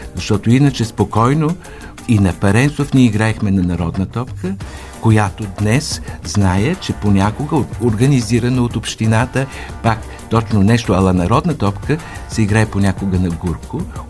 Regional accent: Sofia, Sofia City, Bulgaria; born there; Роден съм в центъра на София, малката уличка генерал Паренсов, която се намира съвсем близо до стадион Васил Левски.

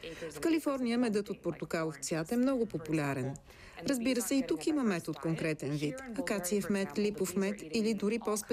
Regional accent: coast, United States; now in Bulgaria; хората по крайбрежието, откъдето съм аз и където доходите са добри, ценят местния мед

